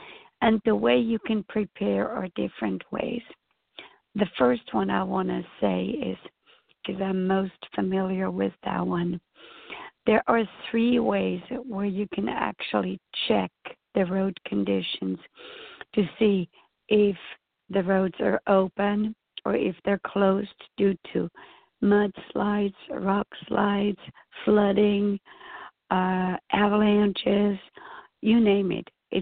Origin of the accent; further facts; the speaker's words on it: Switzerland; I grew up in Switzerland in snow all the time, and so I still love it, though I'm quite a few decades older.